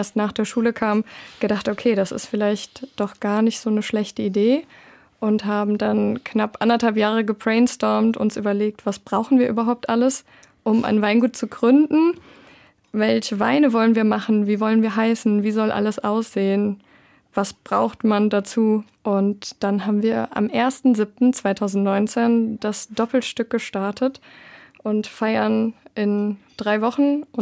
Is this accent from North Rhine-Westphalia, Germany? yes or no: no; Ingelheim, Rhineland-Palatinate, Germany; Wir sind aus Ingelheim, also so eine Viertelstunde von Mainz entfernt. Und Ingelheim ist historisch geprägt. Ja, früher hat man immer Landwirtschaft gemacht. Das heißt, unsere Großeltern sind aus der Landwirtschaft.